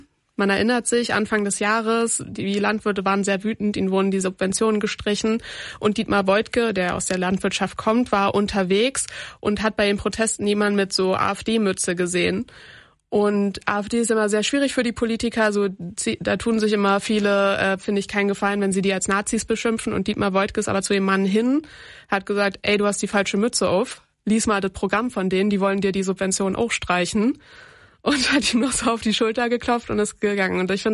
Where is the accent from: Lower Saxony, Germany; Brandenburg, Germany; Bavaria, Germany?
Brandenburg, Germany; Ich bemühe mich ja nicht, es ist mir ja schon in die Wiege gelegt als Brandenburgerin.